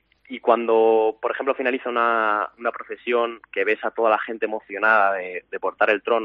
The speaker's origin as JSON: {"language": "Spanish", "town": "Madrid", "region": "Community of Madrid", "country": "Spain", "said": "Yo obviamente soy madrileño, pero mis padres, toda mi familia es gallega"}